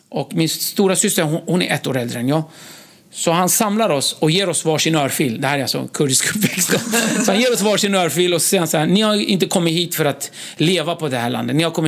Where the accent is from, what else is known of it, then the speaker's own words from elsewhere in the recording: Bismil, Diyarbakır Province, Turkey; now in Sweden; så jag född upp i bergen, men jag växte upp i Bismil.